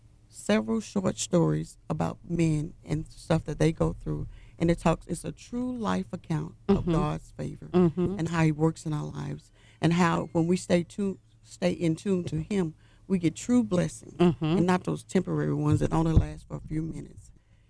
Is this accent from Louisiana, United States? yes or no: yes; Monroe, Louisiana, United States; There was a young man in my hometown of Monroe, Louisiana